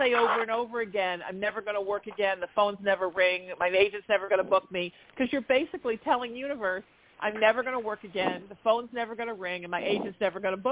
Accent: New Haven, Connecticut, United States; You know, I'm a Connecticut girl. I like the truth.

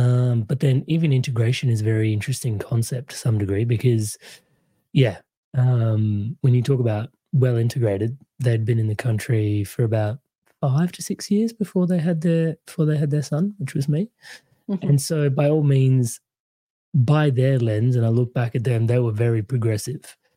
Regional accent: Adelaide, South Australia, Australia; born there; Yeah, I was born in Australia in a small city called Adelaide.

